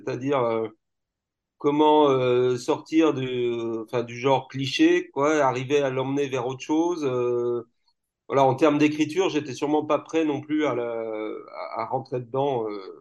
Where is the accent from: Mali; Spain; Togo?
Spain; moi, j'ai vécu une partie de mon enfance, adolescence, en Espagne.